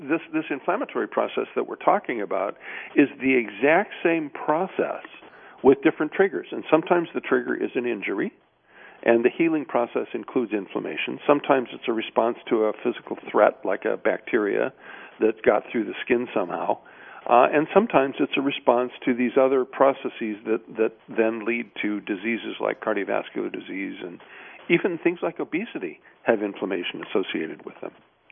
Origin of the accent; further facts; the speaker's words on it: Midwest, United States; I grew up in the Midwest where a lot of people live